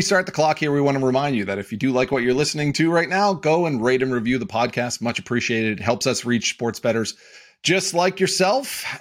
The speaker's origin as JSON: {"language": "English", "town": "Halifax", "region": "Nova Scotia", "country": "Canada", "tie": "born or raised there", "said": "a good old Halifax band. That's my hometown."}